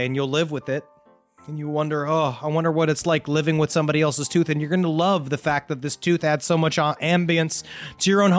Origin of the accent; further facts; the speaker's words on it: Virginia Beach, Virginia, United States; In my hometown of Virginia Beach